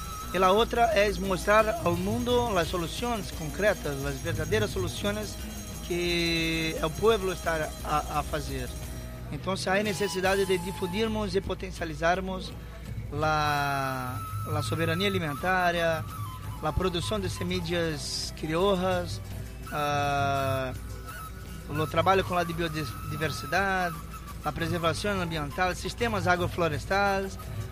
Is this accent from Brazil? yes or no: yes; Brazil; Spanish is a second language; No es fácil, porque yo soy brasileño, ¿no?